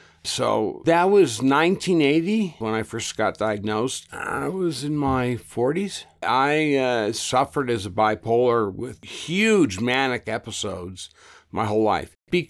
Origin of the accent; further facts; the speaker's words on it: Los Angeles, California, United States; moved away as an adult; Well, I was born and raised and stayed in the Los Angeles area until I was just about 50.